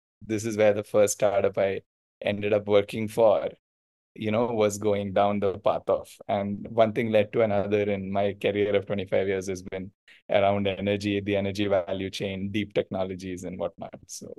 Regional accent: India; English is a second language; which I could never get as an Indian citizen.

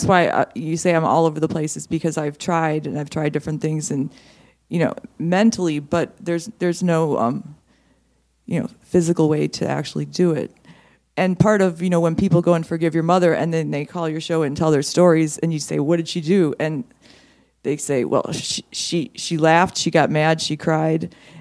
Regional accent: Washington, District of Columbia, United States; I'm from the Washington, D.C. area.

